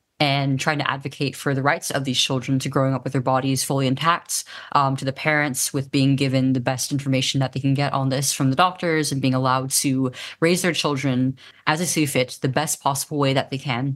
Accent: United States; This is probably the second furthest that I've been out of the out of my home country of the US.

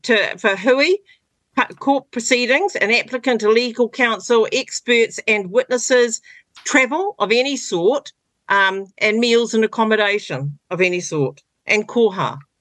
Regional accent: Roxburgh, Otago, New Zealand; born there; now in North Island, New Zealand; I was born in Roxburgh, so I mean, I love the South Island, but here I am living in the North.

